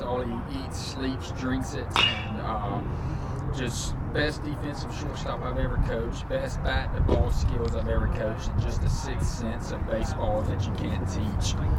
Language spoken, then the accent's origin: English; Georgia, United States; now in Stony Brook, United States; Well, when I was growing up in Georgia, boarding school was for the bad kids